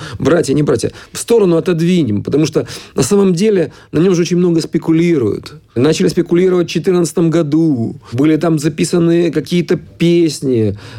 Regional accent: Dnipro, Dnipropetrovsk Oblast, Ukraine; Просто он из Кривого Рога, а я из Днепропетровска.

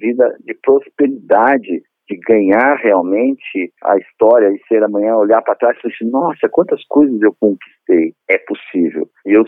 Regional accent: Casa Branca, São Paulo, Brazil; Sou de Casa Branca, interior de São Paulo. A capital da jabuticaba, né?

